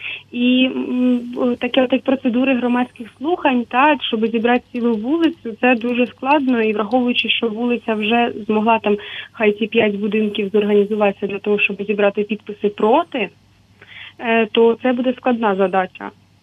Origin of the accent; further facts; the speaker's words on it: Volodymyrivka, Chernihiv Oblast, Ukraine; я з Городнянського району, як і Левко Лук'яненко, так, ну, єдине, що трохи далі, з прикордоння білоруського